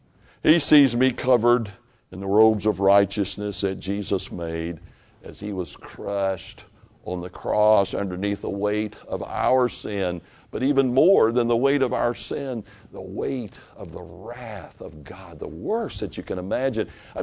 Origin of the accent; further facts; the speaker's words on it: Tennessee, United States; I'm from Tennessee and she never lets me forget a lot of that.